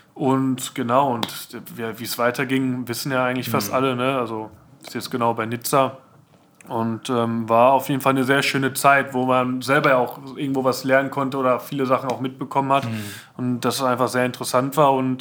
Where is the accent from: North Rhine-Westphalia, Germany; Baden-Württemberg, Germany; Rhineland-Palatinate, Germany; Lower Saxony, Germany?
North Rhine-Westphalia, Germany; Dortmund; bei uns zu Hause in Dortmund ist es halt, dass meine Eltern also in unserem Haus ihre Wohnung haben, ihren Bereich.